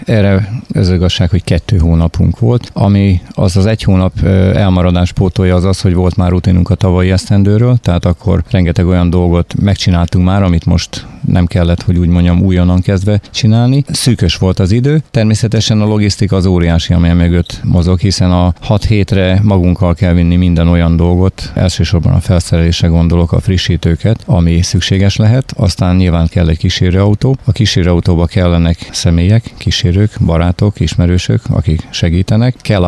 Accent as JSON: {"language": "Hungarian", "town": "Békéscsaba", "region": "Békés", "country": "Hungary", "lives_now": "Eger, Hungary", "said": "Egyébként 45 évig Békés Csabán éltem, alföldi gyerek vagyok."}